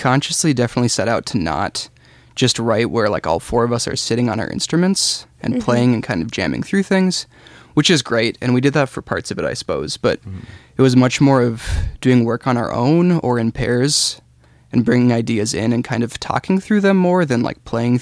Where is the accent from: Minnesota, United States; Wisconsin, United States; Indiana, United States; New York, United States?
Minnesota, United States; Plymouth; I'm from Plymouth, Minnesota, which as far as I know is known for absolutely nothing. Pretty much kind of the most bland, just like suburb of Minneapolis that you could imagine.